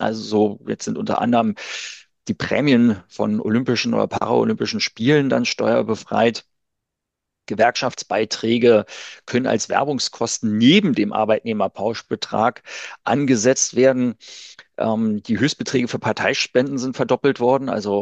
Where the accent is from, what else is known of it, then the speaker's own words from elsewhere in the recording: Berlin, Germany; Also als Berliner